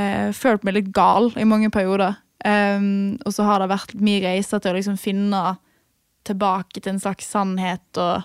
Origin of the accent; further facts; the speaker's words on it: Stord, Vestland, Norway; Men så jobbet jeg hjemme og sykepleien resten av det året, da, hjemme på Stord